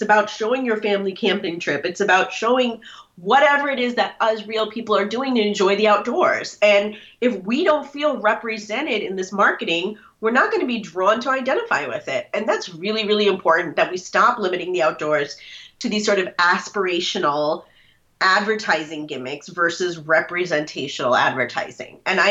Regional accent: United States; As a Muslim American who really sort of came of age post 9/11, my relationship with patriotism is very loud.

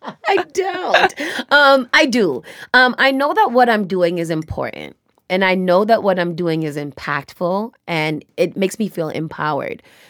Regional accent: United States; I am the product of a father from Trinidad, a mother from Honduras. I was born and raised here in America. So I cover quite a couple of landscapes, Afro-Caribbean, Caribbean, African American, Black.

